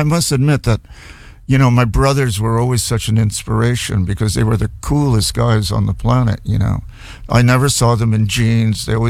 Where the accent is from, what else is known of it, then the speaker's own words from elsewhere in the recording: Huntington Beach, California, United States; So growing up in Huntington Beach, being a surfer and kind of having a … haircut and wearing green velvet suits on Pacific Coast Highway was not, especially being Mexicano or Chicano, right?